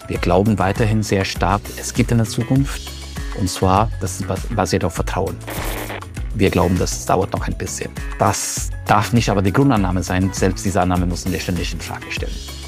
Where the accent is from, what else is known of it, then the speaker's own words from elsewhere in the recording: India; now in Germany; Ursprünglich aus Indien, bin aber jetzt seit dem Jahre 2000 in Deutschland.